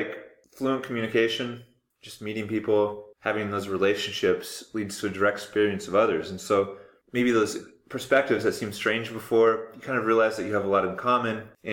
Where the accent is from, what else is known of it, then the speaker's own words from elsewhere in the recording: United States; you know, I'm from the United States, and you kind of get this different perception of people all around the world.